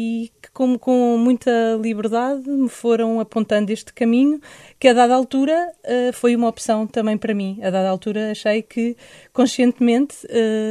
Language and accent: Portuguese; Lisbon, Portugal; Sim, nasci aqui em Portugal, em Lisboa. e por aqui fui vivendo toda a minha vida.